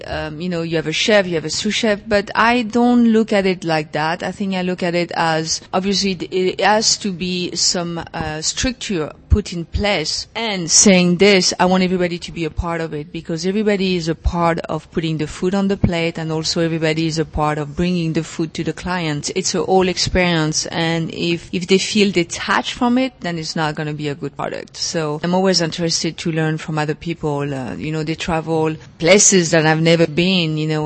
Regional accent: France; English is a second language; I grew up in France

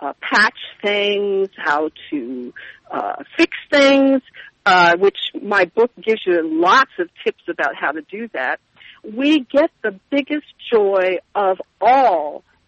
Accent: Santa Barbara, California, United States; I had the very good fortune of going to Santa Barbara, my hometown, when Julia Child was living there in the later years of her life.

